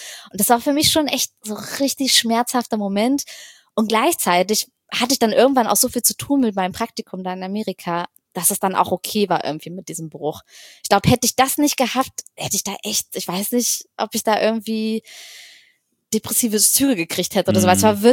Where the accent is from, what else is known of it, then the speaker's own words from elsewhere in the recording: Magdeburg, Saxony-Anhalt, Germany; also born or lived in Berlin; ich komme aus Magdeburg, Berlin geboren, Magdeburg groß geworden, Magdeburg ist halt echt nicht groß so.